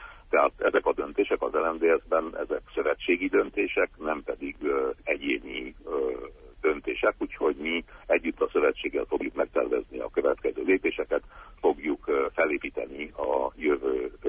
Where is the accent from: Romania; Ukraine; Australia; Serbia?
Romania; Transylvania; következnek még megmérettetések otthon Erdélyben